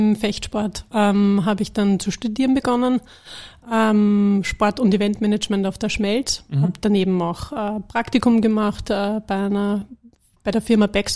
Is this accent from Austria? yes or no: yes; Mautern, Austria; Tennis, ja, kommt von den Eltern. Gibt es in Mautern, wo ich herkomme, auch einen guten Tennisverein.